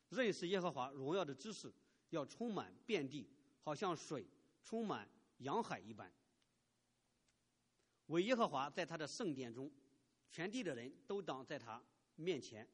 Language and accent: Chinese; China; 我相信很多人可能不知道，我们中国人像在河南、山东那些地方，有很多人因为卖血而沾染了艾滋病